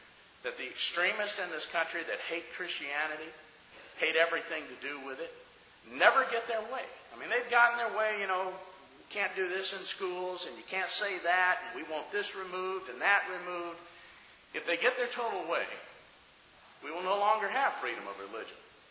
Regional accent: United States; When I talk of myself as an American, and I thank God for being in this country

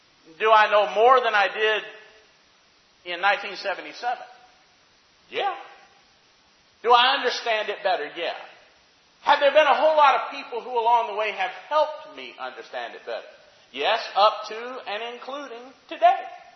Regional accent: Alabama, United States; I am an American. I am an Alabamian, you know. I speak with pride about that sometimes. I love being from the South. I love being from Alabama.

